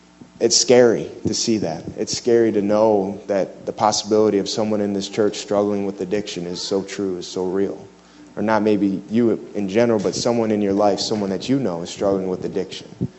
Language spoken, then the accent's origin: English; Detroit, Michigan, United States; I came from Detroit, Michigan, full-blown heroin addict.